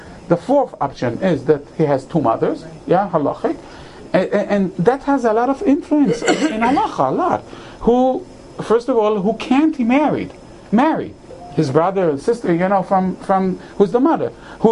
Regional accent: Haifa, Haifa District, Israel; You remember I'm from Haifa. The girl from Haifa.

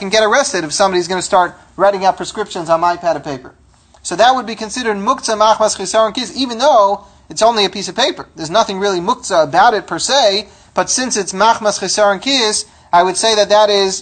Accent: New York City, New York, United States; I grew up in Washington Heights. If you ever visit Washington Heights, you really know what yoshvei kronos means.

